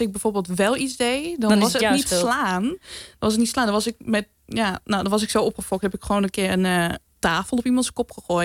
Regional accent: eastern Netherlands, Netherlands; En ik werd eigenlijk vrij snel gepest vanwege mijn accent. Er werd aan mij gevraagd, kom je uit een ander land of zo? En toen zei ik van, nee, gewoon uit Nederland. Ik zei, uit het oosten, hè?

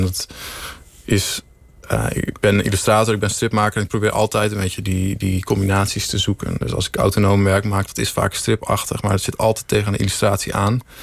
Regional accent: Genemuiden, Overijssel, Netherlands; ik kom inderdaad uit Genemuiden. En dat is, dat is wel een streng gelovig stadje.

